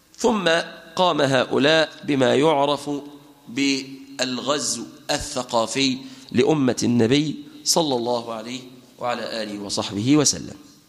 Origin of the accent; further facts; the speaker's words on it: Egypt; ولكن بما يساير الدول العربية إلى بلادنا مصر مثلا